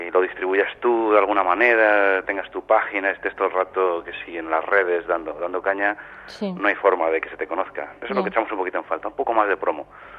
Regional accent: Spain; una banda de black metal así, siendo españoles, la gente tiende a mirarlo con rechazo

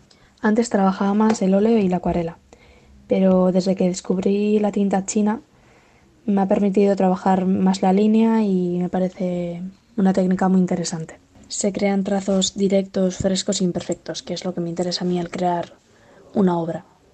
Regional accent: Hondarribia, Basque Country, Spain; soy de Hondarribia, un pueblito que está en Guipúzcoa y que hace frontera con Francia.

